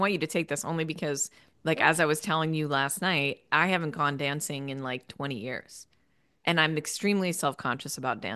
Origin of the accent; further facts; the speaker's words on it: New York, United States; like I grew up in Long Island and there were like really good dancers there.